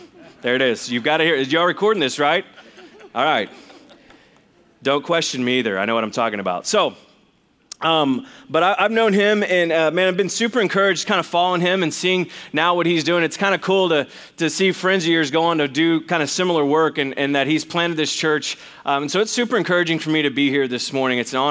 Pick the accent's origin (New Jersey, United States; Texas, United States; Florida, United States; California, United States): Texas, United States; Waco; I am originally from Waco, Texas, which has problems in of itself.